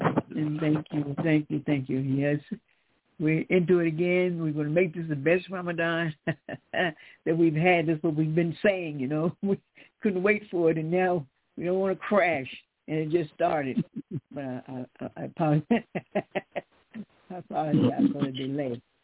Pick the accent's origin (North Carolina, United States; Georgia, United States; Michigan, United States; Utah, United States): Georgia, United States; Decatur; We're from Decatur, Georgia.